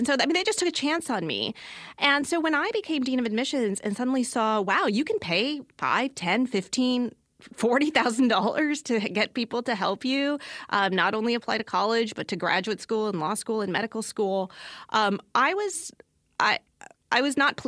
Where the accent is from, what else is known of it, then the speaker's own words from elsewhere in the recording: Virginia, United States; You know, I grew up in Southern Virginia, and Virginia is a state that has fabulous schools.